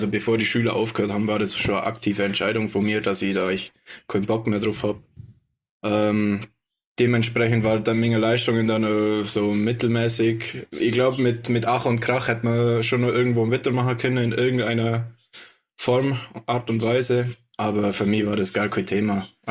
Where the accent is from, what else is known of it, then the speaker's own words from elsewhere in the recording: Bad Hindelang, Bavaria, Germany; und ich komme aus Bad Hindelang, nicht aus Oberstdorf